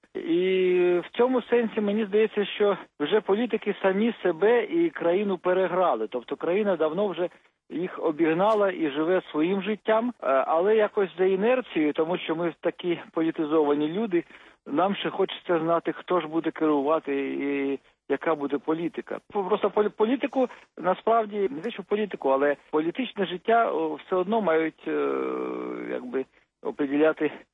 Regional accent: Kyiv, Ukraine; я виріс в Києві. Я переїхав з родиною до Києва, коли мені було 3 роки.

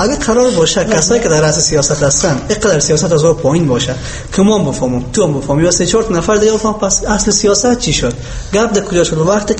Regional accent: Afghanistan; یعنی ما افغان هستیم، مسلمان هستیم

